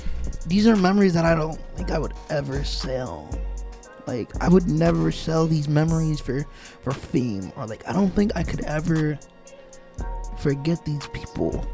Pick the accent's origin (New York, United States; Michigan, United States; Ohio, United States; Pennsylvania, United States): New York, United States; Hudson; Yeah, I'm a hood kid. Feel me? Like I'm from Hudson, man.